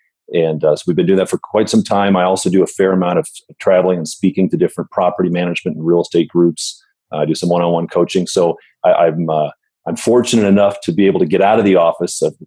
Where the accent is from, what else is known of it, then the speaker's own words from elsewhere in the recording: Denver, Colorado, United States; the quick background on me is I'm from Denver